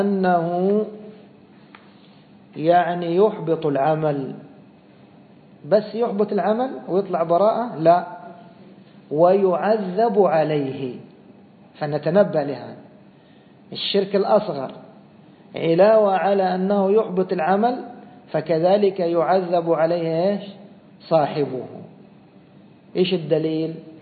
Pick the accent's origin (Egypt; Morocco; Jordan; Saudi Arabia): Egypt; خاصة مثلا عندنا في مصر دوما يقولون: إيش؟ ها؟ والنبي والنبي والنبي كذا